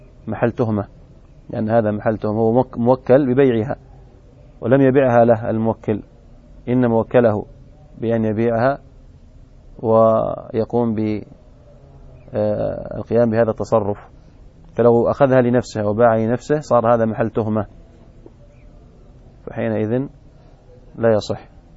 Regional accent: Yemen; يعني مثلا الآن عندنا في اليمن يبيعون ويشترون بالريال السعودي وبالريال اليمني

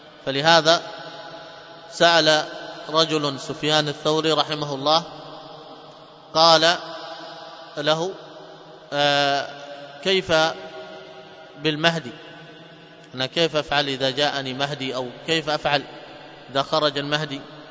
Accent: Yemen; وعندنا في اليمن هنا

